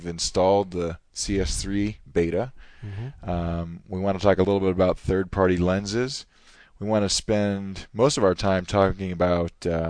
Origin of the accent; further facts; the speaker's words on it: Florida, United States; And I'm from Florida, so you can imagine how much fun I had.